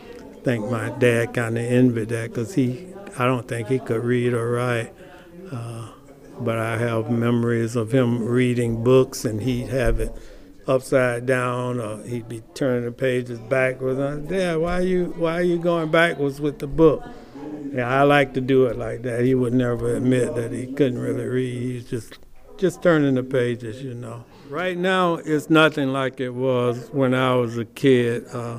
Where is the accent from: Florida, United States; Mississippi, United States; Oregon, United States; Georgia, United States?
Florida, United States; St. Petersburg; I was born and raised right here in St. Petersburg.